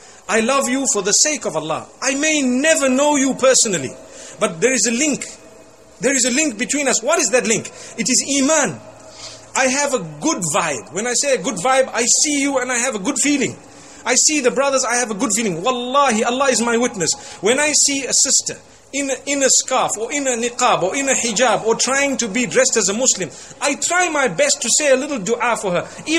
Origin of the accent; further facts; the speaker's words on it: Zimbabwe; I said, I'm from Zimbabwe.